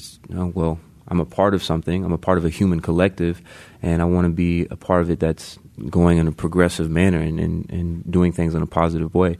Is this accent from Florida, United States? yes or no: yes; Pensacola, Florida, United States; So I came from Pensacola, Florida. And if you know anything about Pensacola, Florida, you know it's not diverse.